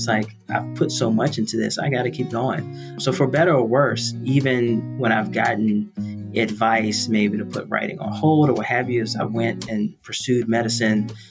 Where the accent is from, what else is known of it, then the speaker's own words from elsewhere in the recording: Washington, District of Columbia, United States; Yeah, so I grew up in Southeast DC, actually inside DC. Some people grew up around DC, but I was in DC.